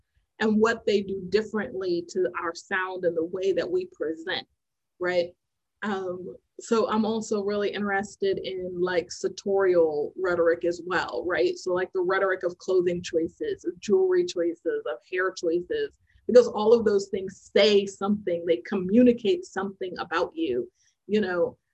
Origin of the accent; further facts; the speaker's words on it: California, United States; growing up in the Bay Area is a very international place.